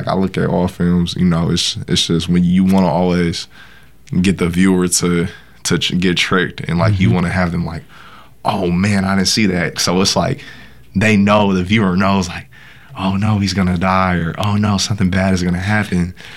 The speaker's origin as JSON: {"language": "English", "region": "California", "country": "United States", "tie": "born or raised there", "said": "I think one of the times that when I grew up in the Bay Area, kids used to get robbed on BART."}